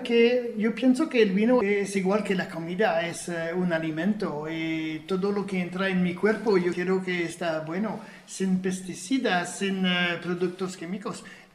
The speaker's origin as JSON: {"language": "Spanish", "region": "Quebec", "country": "Canada", "moved": "as an adult", "lives_now": "Spain", "said": "Hacía vino en Canadá con el tema ecológico. Pero en mi país es muy difícil de hacer un vino ecológico porque está lloviendo cada 3 días."}